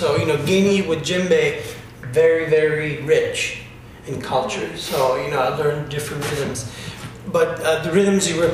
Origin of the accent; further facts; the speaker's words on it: Italy; And I'm from Italy originally. I don't sound Italian, but I'm from Italy.